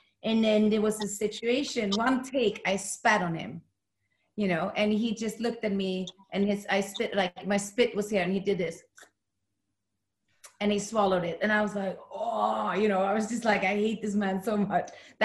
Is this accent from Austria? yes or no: no; Sweden; in Sweden, I grew up in Sweden, people hide most things, you know, it's a society where everything is normal here, you know, nobody shows anything.